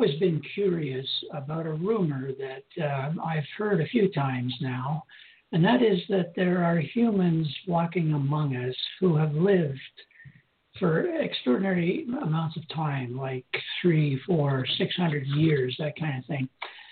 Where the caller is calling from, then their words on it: Richmond Hill, Ontario, Canada; I'm calling from Richmond Hill, Ontario, Canada.